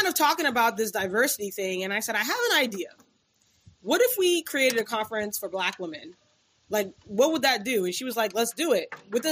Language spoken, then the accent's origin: English; Ghana; now in United States; my own experience as a Ghanaian American. I see it as somebody who identifies alongside the African American community, right? Because those were the first Black people I really got to engage with when I came to America.